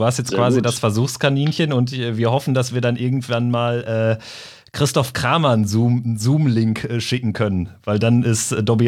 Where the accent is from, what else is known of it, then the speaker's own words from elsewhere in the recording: Lippstadt, North Rhine-Westphalia, Germany; Ich komme so aus der Region Lippstadt 08. Von daher, ist eher so meine Gegend.